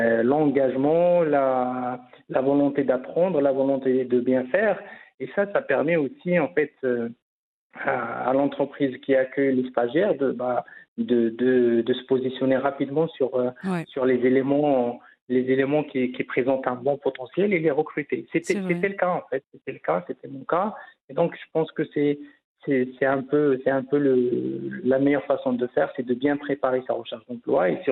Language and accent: French; Agadir, Souss-Massa, Morocco; et moi je suis d'Agadir.